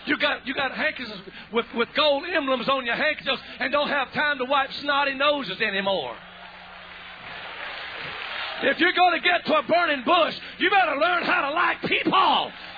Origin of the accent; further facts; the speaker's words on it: Frogmore, South Carolina, United States; I'm from Frogmore. Does anybody know where Frogmore is?